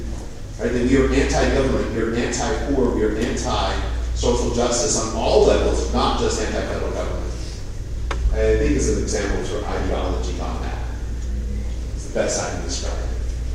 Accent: Maryland, United States; I grew up in Maryland, so I like to pretend that I have expertise on that question, that aspect.

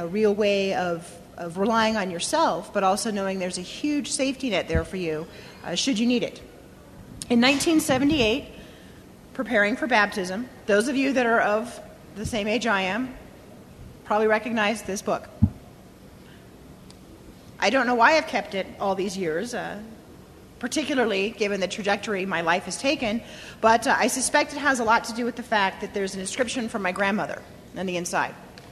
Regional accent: Bountiful, Utah, United States; also born or lived in Ogden; So I was born in Ogden in 1970, and my dad went to medical school right here at the University of Utah, and some of my best and most cherished childhood memories are living in Bountiful

